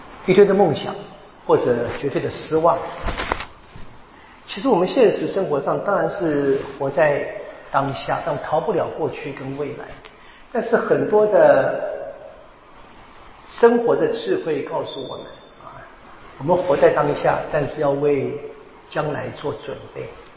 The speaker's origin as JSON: {"language": "Chinese", "country": "Taiwan", "said": "我们这个教会一直这样下去，特别是我们台湾这"}